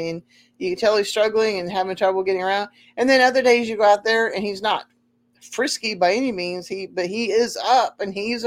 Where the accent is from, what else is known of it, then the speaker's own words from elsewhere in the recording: Tulsa, Oklahoma, United States; Well, I was born in Tulsa and I was raised pretty much in Oklahoma.